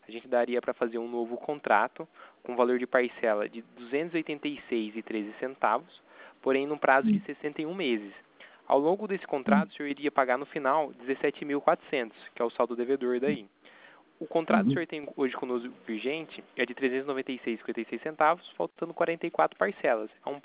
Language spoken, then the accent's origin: Portuguese; Itatiba, São Paulo, Brazil; eu sou daqui de Itatiba, né?